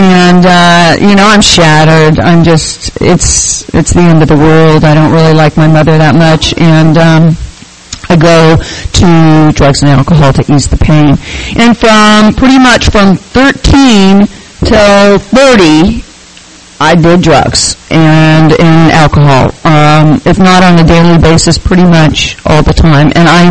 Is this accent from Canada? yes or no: no; California, United States; born there; I was born up in the Bay Area. I was the youngest of seven kids.